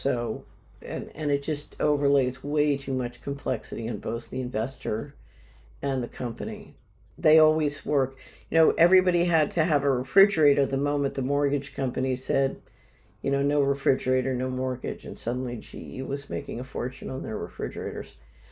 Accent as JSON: {"language": "English", "country": "Canada", "lives_now": "Mexico", "said": "I live in Mexico at the moment, but I'm Canadian."}